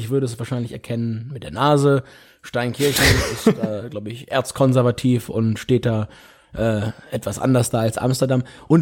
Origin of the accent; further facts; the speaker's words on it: Hamburg, Germany; Und das muss ich mich als Hamburger mal so ein Stück aus dem